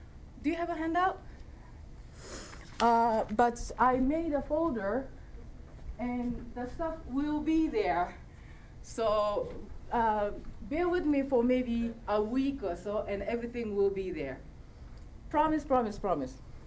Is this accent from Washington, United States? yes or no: no; Texas, United States; I am from Texas.